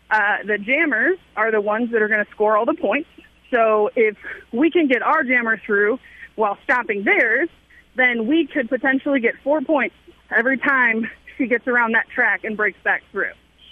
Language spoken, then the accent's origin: English; Minnesota, United States; I'm not from Texas. I'm a Minnesotan